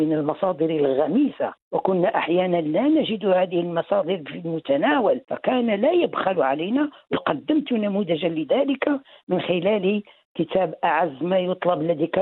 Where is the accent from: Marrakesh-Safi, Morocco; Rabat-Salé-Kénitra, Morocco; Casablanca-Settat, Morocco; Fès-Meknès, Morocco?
Rabat-Salé-Kénitra, Morocco; Rabat; born there; أنا من مواليد مدينة الرباط، وداخل المدينة العتيقة، داخل أسوار مدينة الرباط